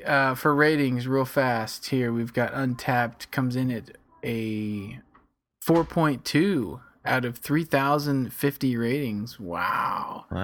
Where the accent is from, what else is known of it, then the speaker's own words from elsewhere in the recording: Boston, Massachusetts, United States; We're not from Stratford upon Avon, bro. From Boston. Yeah. Boston.